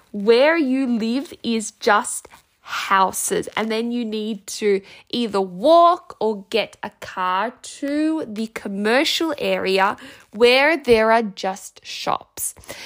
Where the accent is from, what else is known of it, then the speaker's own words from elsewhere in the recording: Italy; now in Australia; wherever we go and we say that, you know, we're from Italy